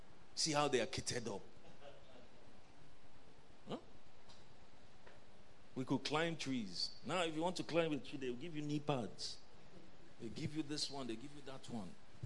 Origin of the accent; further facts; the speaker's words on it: Enugu, Enugu State, Nigeria; I grew up in Enugu.